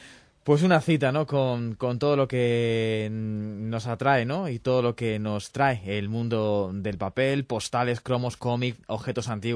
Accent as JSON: {"language": "Spanish", "region": "Community of Madrid", "country": "Spain", "said": "para la gente que somos de Madrid."}